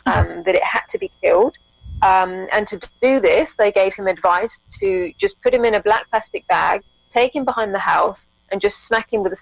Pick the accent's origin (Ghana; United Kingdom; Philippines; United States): United Kingdom; England; I've always volunteered in England. I grew up in England